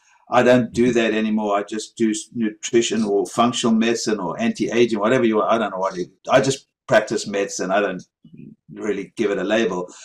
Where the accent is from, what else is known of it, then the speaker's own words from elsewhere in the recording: South Africa; growing up in South Africa, during apartheid, and being, you know, came from a very political family that was against apartheid.